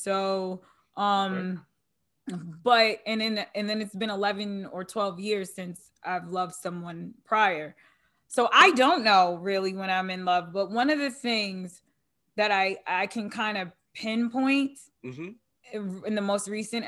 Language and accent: English; Long Island, New York, United States; You know, I'm from Long Island.